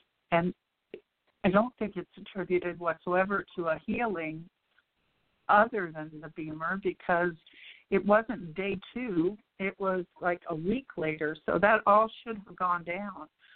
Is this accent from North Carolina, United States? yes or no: yes; Waxhaw, North Carolina, United States; I'm from the Marvin Waxhaw area of North Carolina, just south of Charlotte.